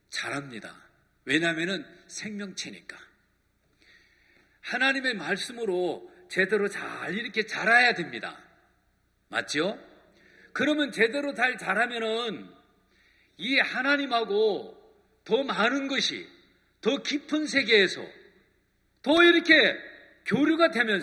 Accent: South Chungcheong, South Korea; 제 고향이 요 충청도 계룡산인데요.

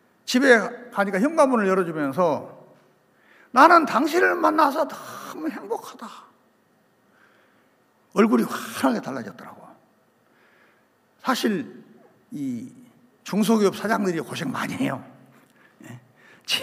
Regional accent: Gwangju, South Korea; 우리 집사람 경상도 상주 사람이고 난 전라도 광주 사람인데

